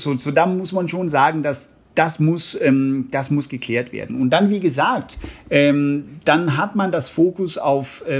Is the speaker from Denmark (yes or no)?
yes; Denmark; Also natürlich folge ich meinem Heimatland sozusagen sehr nah und gucke auch jeden Morgen die Nachrichten von da oben.